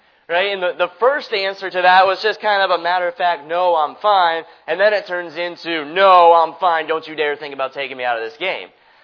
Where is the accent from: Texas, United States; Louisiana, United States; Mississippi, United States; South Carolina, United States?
South Carolina, United States; Greenville; We come from the Greenville, South Carolina area. If you know anything about the Greenville, South Carolina area, you know it's right smack in the middle of the Bible Belt